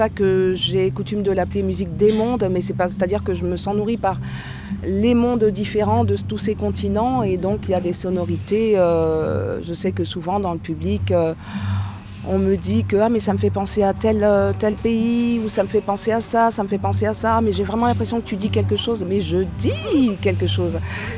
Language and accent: French; French Guiana; Je suis originaire de la Guyane française